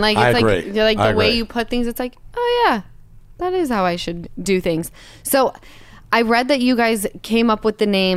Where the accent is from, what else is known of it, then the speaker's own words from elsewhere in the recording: United States; I'm American.